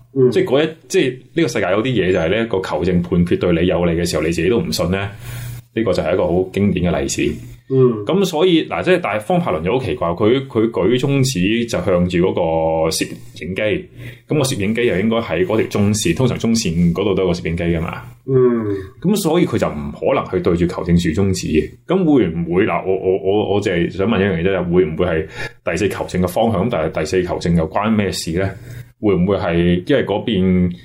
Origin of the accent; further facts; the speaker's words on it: Guangdong, China; 我都係廣東人。